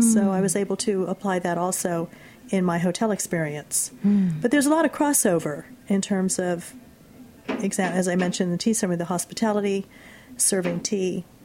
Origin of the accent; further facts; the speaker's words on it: Okinawa, Japan; also born or lived in Hawaii / Tokyo; now in New Jersey, United States; Well, I actually was born here in New Jersey, and then I moved to Hawaii, and then I did move to Tokyo. Lived in Tokyo, and then eventually moved to Okinawa. So a lot of my formative years was actually on Okinawa